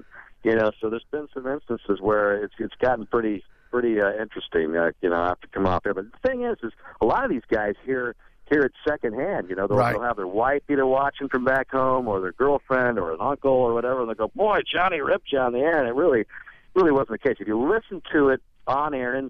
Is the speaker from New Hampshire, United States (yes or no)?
no; Tucson, Arizona, United States; Then I worked for the local NBC affiliate in my hometown of Tucson, Arizona.